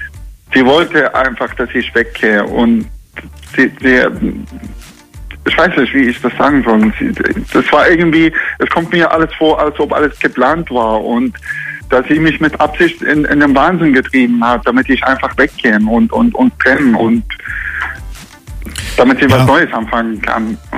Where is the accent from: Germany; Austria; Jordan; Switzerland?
Jordan; Also wir kommen aus Jordanien.